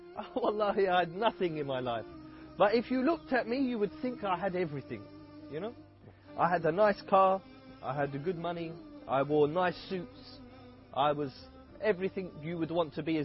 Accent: East of England, United Kingdom; Alhamdulillah, I was born and raised in Essex, which is just outside of London. I was raised in a family of, we could call ourselves agnostic. We used to believe in God, but we didn't really follow a particular religion. However, I was baptized.

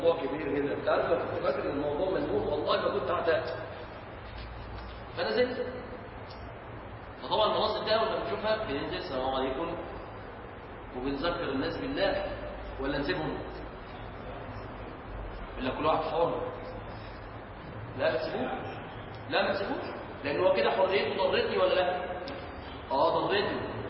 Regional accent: Mansoura, Dakahlia, Egypt; وأنا طالب في الثانوية العسكرية عندنا في المنصورة

